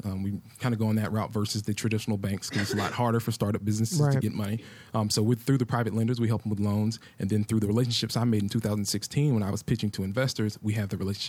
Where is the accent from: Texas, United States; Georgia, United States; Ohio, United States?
Georgia, United States; Rome; but ironically from my hometown, Rome, Georgia.